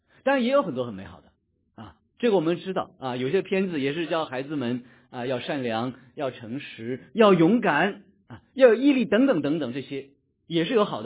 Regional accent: China; 因为我们中国人讲话一讲到这个狗啊，对，就是骂人的话

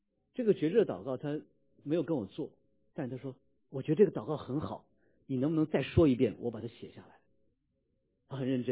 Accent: China; 我来自中国，在无神论，也是在无神论的背景当中啊

